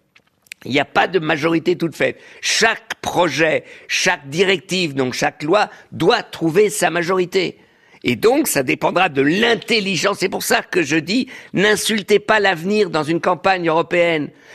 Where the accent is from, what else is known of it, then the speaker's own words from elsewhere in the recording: Germany; Moi, je suis allemand. Je suis un Allemand